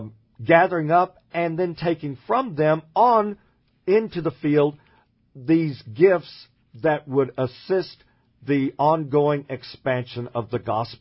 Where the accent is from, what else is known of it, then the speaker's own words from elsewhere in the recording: Texas, United States; now in Perryville, United States; What I discovered is that God not only took me back to my home state, but he put me in close proximity to be able to assist my mom